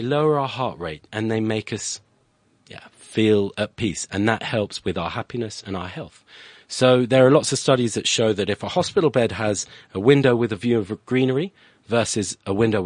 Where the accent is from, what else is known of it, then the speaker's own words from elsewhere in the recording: United Kingdom; also born or lived in France; I'm British, but it is a French name.